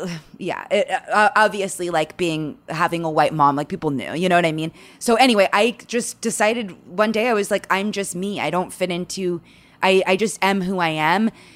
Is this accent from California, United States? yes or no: yes; San Fernando Valley, California, United States; And I grew up with literally no one who looked like me. The world, growing up in the San Fernando Valley, and my world was very like white and black